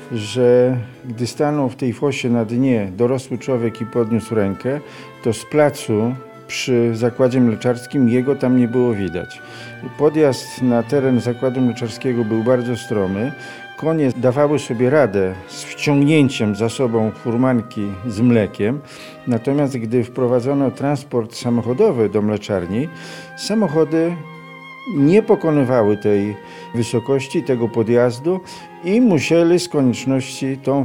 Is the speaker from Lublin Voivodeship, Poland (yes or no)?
yes; Bełżyce, Lublin Voivodeship, Poland; Ja jestem rodowitym bełżyczaninem.